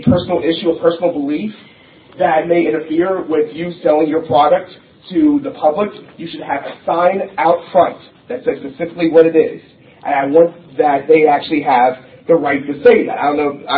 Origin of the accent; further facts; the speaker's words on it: Dundalk, Maryland, United States; Like I said, I'm from Dundalk. I'm a long-time resident from there.